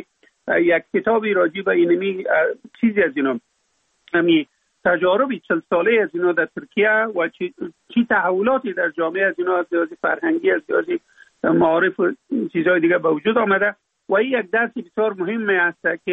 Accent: Afghanistan

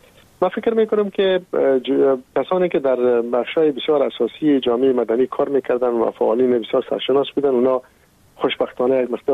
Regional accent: Afghanistan; moved away

